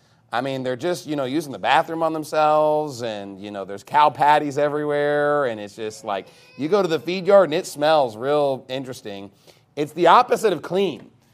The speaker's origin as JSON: {"language": "English", "region": "Texas", "country": "United States", "tie": "born or raised there", "said": "growing up in Texas and especially in the Panhandle area"}